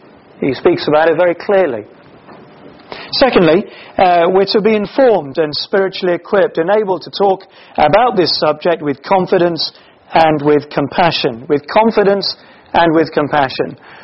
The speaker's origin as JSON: {"language": "English", "country": "Kenya", "moved": "yes", "said": "I've been away in my home country. It might not look it to you, but I originate really from Africa. I've been back to Kenya for a few days recently."}